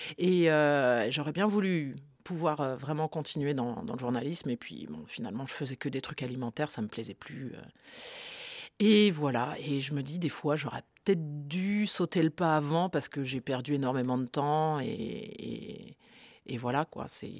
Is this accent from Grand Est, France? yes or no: yes; Épinal, Grand Est, France; Je viens des Vosges, c'est ça la question. Je viens d'Épinal